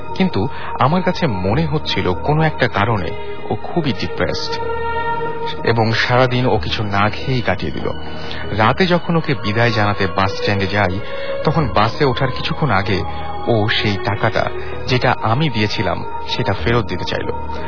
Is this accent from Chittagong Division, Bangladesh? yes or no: no; Jashore, Khulna Division, Bangladesh; আমার গ্রামের বাড়ি যশোর।